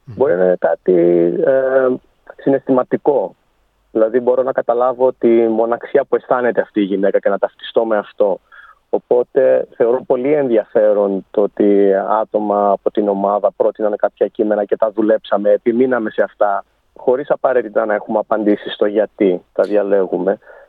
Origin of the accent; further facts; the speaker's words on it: Corfu, Ionian Islands, Greece; also born or lived in Athens; now in Australia; Γιατί γεννήθηκα εδώ, μεγάλωσα στην Ελλάδα και επέστρεψα πριν 3,5 χρόνια.